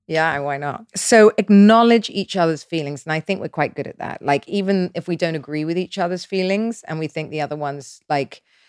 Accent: United Kingdom; I'm British.

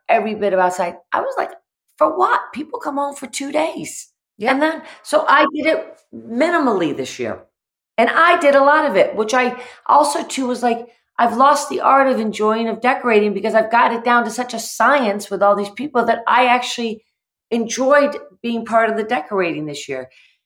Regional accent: Massachusetts, United States; I grew up in the Berkshires and my great-grandfather helped to build Bluestone Manor. He's one of the masons and we're like deep-seated in the Berkshires.

